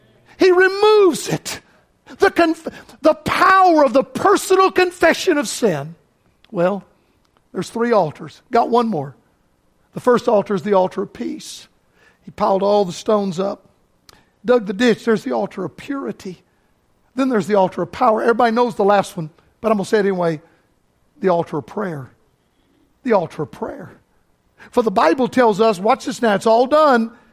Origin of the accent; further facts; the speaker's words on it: Florida, United States; You know what happened in my home state of Florida?